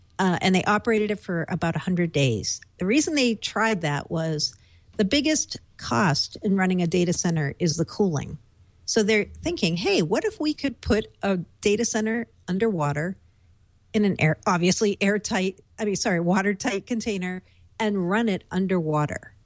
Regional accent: Massachusetts, United States; Both of us will because we're both from Massachusetts.

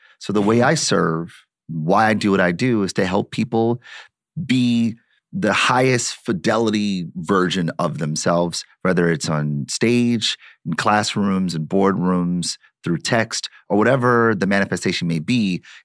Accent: Detroit, Michigan, United States; You know, I'm born and raised in Detroit. Like, I start there because I feel like I'm a product of the city.

